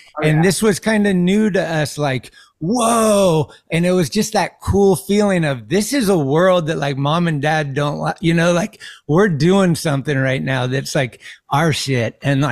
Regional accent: San Carlos, California, United States; and I was from San Carlos.

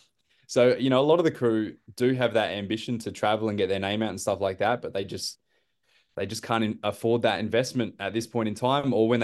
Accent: Adelaide, South Australia, Australia; Like I said, you know, I'm from Adelaide

